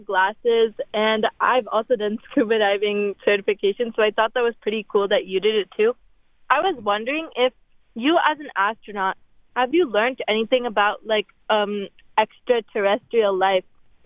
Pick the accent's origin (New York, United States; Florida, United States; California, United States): California, United States; Fremont; I'm a high schooler. I'm from Fremont, California.